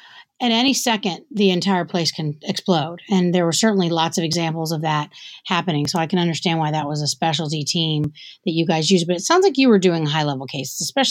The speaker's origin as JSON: {"language": "English", "region": "Georgia", "country": "United States", "said": "Where I'm from in Georgia"}